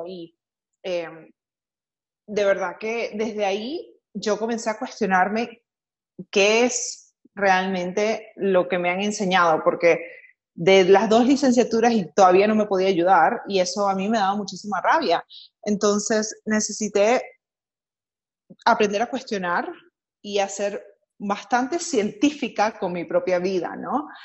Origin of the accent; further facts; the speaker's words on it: Venezuela; moved away; en un país donde soy inmigrante y soy venezolana, ni siquiera tengo pasaporte